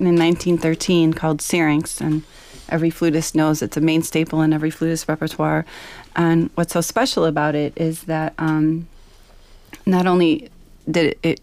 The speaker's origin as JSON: {"language": "English", "town": "Glen Ellyn", "region": "Illinois", "country": "United States", "tie": "born or raised there", "said": "But I was born and raised in Chicago, and it's my hometown in Glen Ellyn."}